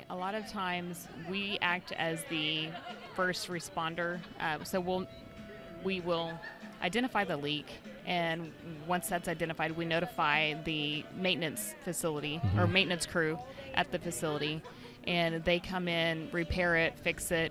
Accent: Tulsa, Oklahoma, United States; I'm from Tulsa, Oklahoma.

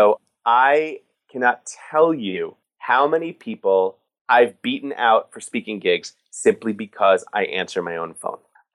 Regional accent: New York City, New York, United States; I mean, look, I grew up in New York City. I'm a public school, born and raised kid. I didn't come from a lot.

